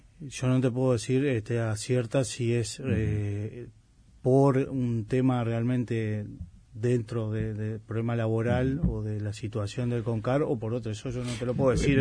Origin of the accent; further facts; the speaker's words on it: Fray Bentos, Río Negro, Uruguay; now in Montevideo, Uruguay; De Río Negro, Fray Bentos.